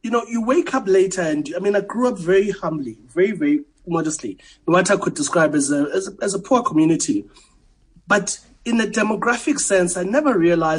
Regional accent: Port Elizabeth, Eastern Cape, South Africa; I grew up in New Brighton in Port Elizabeth. People generally are happy there. And I come from a happy-go-lucky family.

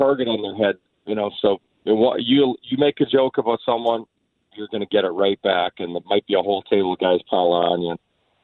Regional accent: Canada; I'm Canadian.

